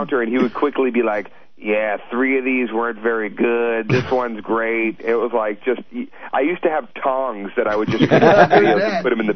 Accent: Boston, Massachusetts, United States; Boston, Massachusetts. That's my hometown, and I'm at home.

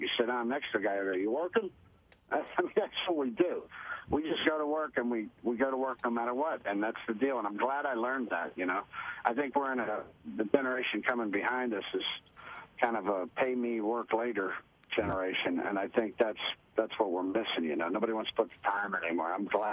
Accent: Pittsburgh, Pennsylvania, United States; because I literally came out of an alley by a dumpster in Pittsburgh to where I'm at now. So anytime my hometown recognizes me, I love it.

